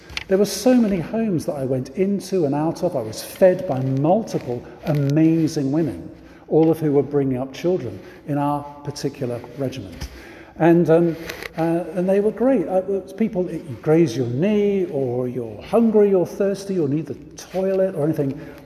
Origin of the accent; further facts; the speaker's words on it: Singapore; born there; I was born in Singapore. My dad was in the army, and so he was stationed there.